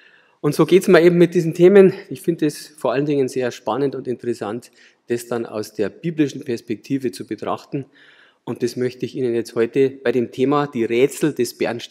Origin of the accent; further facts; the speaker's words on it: Tittmoning, Bavaria, Germany; Ich komme aus Tittmoning, das ist ein kleiner Ort im Chiemgau, also in der Nähe vom Chiemsee in Oberbayern.